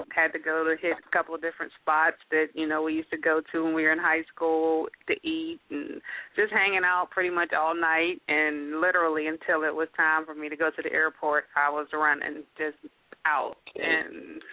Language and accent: English; Pittsburgh, Pennsylvania, United States; I just came from Pittsburgh, which actually happens to be my hometown